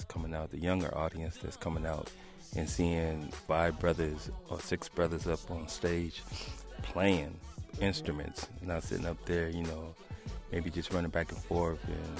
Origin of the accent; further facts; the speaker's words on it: Minneapolis, Minnesota, United States; It's just something growing up in Minneapolis. You get a diverse range of music from the rock to the jazz.